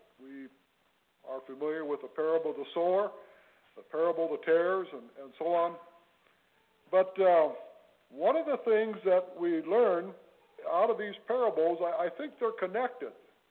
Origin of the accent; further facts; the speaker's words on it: Michigan, United States; We are from Michigan, and I'm retired as a pastor. I was also retired as a farmer